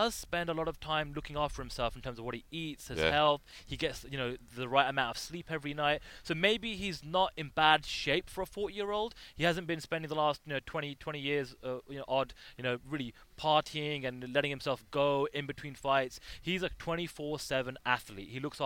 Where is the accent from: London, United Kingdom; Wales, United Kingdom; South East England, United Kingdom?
London, United Kingdom; I'm not saying it's a UK thing because I'm from London, but it's definitely a European thing.